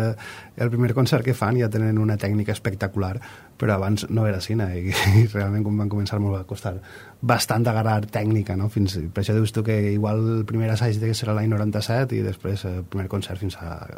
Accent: Pego, Valencian Community, Spain; soc de Pego

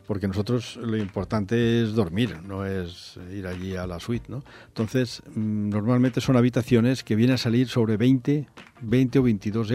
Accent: Burriana, Valencian Community, Spain; yo soy de Burriana y estoy muy orgulloso de serlo

